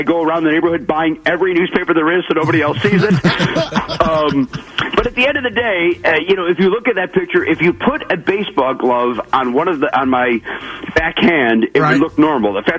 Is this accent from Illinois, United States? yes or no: yes; Chicago, Illinois, United States; Growing up in Chicago, I wanted to do two things.